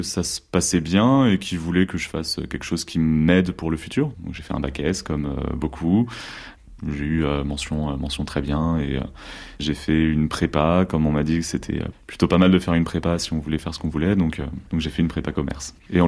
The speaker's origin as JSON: {"language": "French", "town": "Rennes", "region": "Brittany", "country": "France", "tie": "born or raised there", "said": "j'ai 30 ans, j'ai grandi à Rennes. Mon père est pédicure-podologue et ma mère infirmière. Classe moyenne, normale, de ville, de province."}